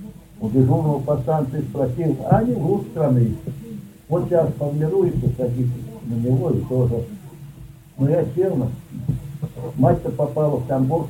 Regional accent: Voronezh, Voronezh Oblast, Russia; born there; В Воронеже.

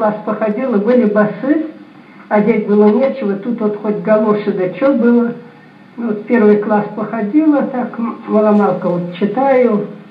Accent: Ustil, Zabaykalsky Krai, Russia; moved away as an adult; Родилась я в Забайкалье, там село, наверное, было Устиля. Устиля.

